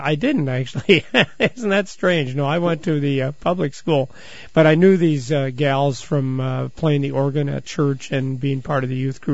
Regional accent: Independence, Midwest, United States; Born and raised in Independence, Paul.

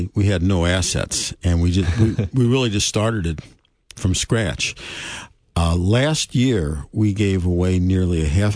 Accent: St. Louis, Missouri, United States; where I grew up in South St. Louis, and dating myself, that was back in the 1940s

